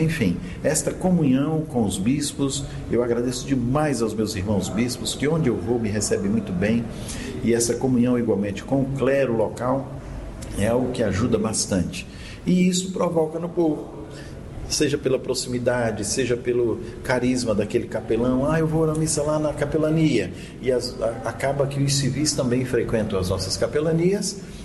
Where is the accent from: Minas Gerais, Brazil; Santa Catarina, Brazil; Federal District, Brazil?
Federal District, Brazil; Brasília; eu nasci em Brasília, meus pais eram do Rio Grande do Norte, foram naquele boom de Juscelino Kubitschek, da construção de Brasília, nos anos 60, e eu já nasci em Brasília. Me criei lá